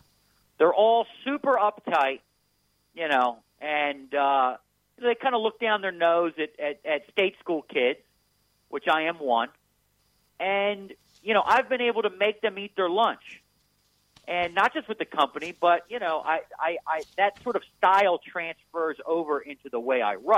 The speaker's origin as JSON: {"language": "English", "town": "Philadelphia", "region": "Pennsylvania", "country": "United States", "accent": "Philadelphia", "said": "So, look, I'm from Philadelphia, so I haven't been inculcated with anything."}